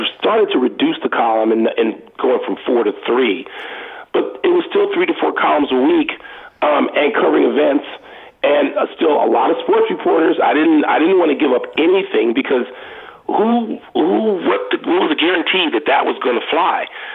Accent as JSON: {"language": "English", "town": "Chicago", "region": "Illinois", "country": "United States", "tie": "born or raised there", "said": "because growing up in Chicago, I do what I do."}